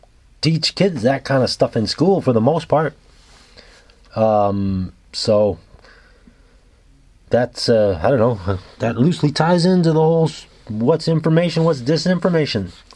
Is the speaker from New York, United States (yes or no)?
yes; New York City, New York, United States; And so having grown up in the city and being a New Yorker, I know very little.